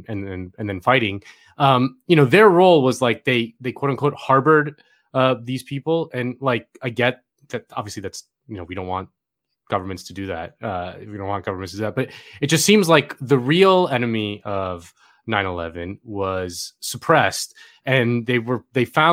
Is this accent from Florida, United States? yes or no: yes; Florida, United States; Senator Bob Graham from my home state of Florida